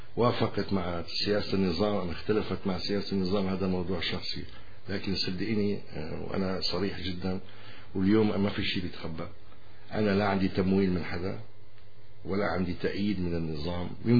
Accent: Syria; كل شيء عندنا في سوريا جميل وحلو.

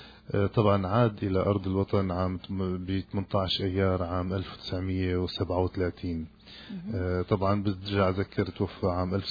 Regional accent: Al-Qrayya, As-Suwayda Governorate, Syria; ولد في قرية القرية بمحافظة السويداء، هي ضيعتي كمان

